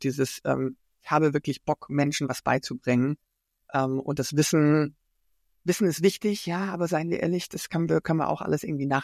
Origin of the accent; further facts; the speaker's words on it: Baden-Württemberg, Germany; now in Frankfurt, Germany; ich bin aus Baden-Württemberg